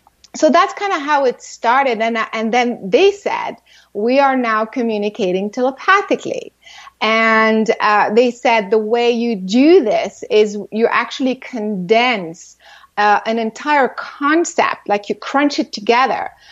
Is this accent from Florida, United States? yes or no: yes; Florida, United States; also born or lived in France / Japan; When I was very young, I grew up in France, but really I spent most of my life, in the U.S. But I also traveled a lot. I lived a lot in Japan and just a little bit all over. But most of my life, of course, in the U.S., in Florida.